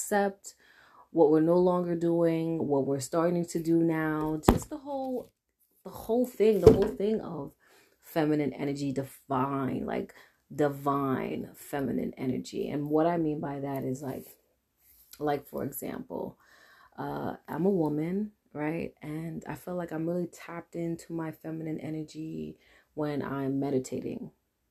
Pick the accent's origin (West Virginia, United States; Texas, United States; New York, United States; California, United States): New York, United States; New York City; If you guys don't know me, I am from New York City. I'm a goddess, of course. Born and raised Haitian Nigerian.